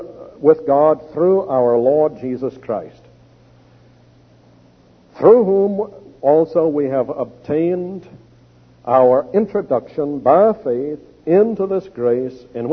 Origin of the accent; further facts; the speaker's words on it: Texas, United States; I have a chapter on the weather, because I'm from Texas.